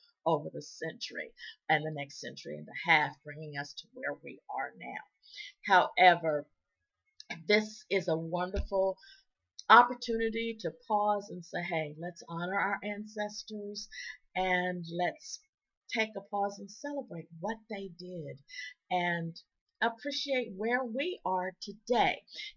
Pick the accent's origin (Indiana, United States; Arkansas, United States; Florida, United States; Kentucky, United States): Arkansas, United States; so excited to be in Arkansas to celebrate freedom, to celebrate the time when our own ancestors in my home state found freedom